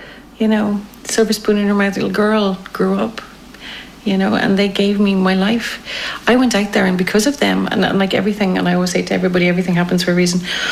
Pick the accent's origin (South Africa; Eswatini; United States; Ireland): Ireland; Killiney, Leinster; now in Moldova; I'm Irish. I'm from Killiney in Dublin. You know, but now I'm living in Hinchette in Moldova